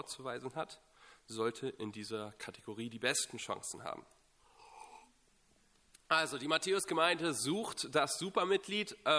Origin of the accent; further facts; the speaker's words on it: North Rhine-Westphalia, Germany; Ich komme aus dem Ruhrgebiet und Großstadt bin ich gewohnt.